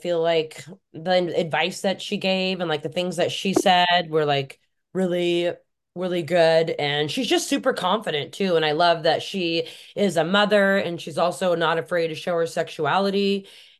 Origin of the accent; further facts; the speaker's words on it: Scotland, United Kingdom; because I'm Scottish and he's Scottish